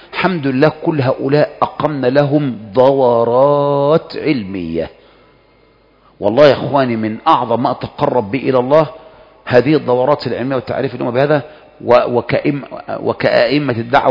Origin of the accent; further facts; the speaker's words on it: Egypt; انه عندنا في مصر عندنا اللي من الشين